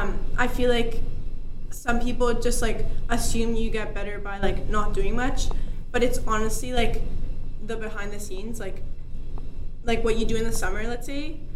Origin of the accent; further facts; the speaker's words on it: Spain; moved away; also born or lived in Canada; Yeah, so basically I was born in Spain, and I grew up there